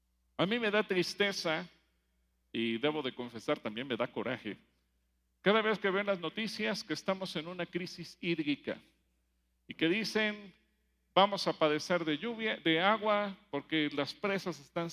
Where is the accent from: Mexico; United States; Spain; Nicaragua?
Mexico; el problema es nuestro como mexicanos, porque Dios nos bendice, somos un país bendecido con lluvia